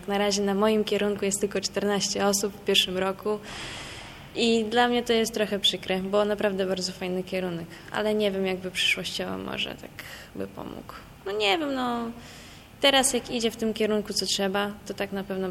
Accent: Lublin Voivodeship, Poland; Jestem z Lubelszczyzny.

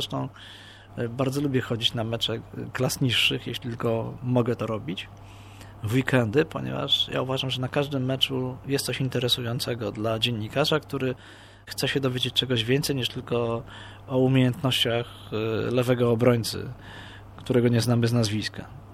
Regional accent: Warsaw, Masovian Voivodeship, Poland; Ja się wychowywałem na peryferiach Warszawy, w takim, właśnie to jest miasteczko Falenica.

